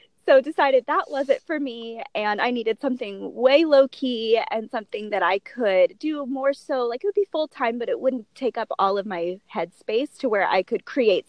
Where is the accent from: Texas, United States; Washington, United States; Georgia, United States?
Washington, United States; also born or lived in Oklahoma; So I was born in Oklahoma. We mm-hmm. moved up to Washington when I was really little